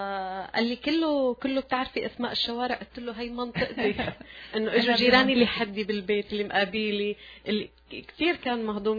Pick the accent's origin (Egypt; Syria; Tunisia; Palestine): Syria